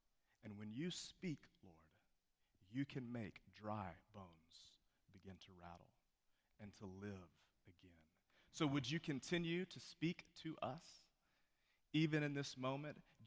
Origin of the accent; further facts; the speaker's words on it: Birmingham, Alabama, United States; I grew up here, and I know that we're in Shades Valley right now. I know where we are because I moved from Oxmoor Valley in downtown Birmingham, where I was born and lived the first 6 years of my life, over the mountain, Red Mountain, onto Valley Avenue.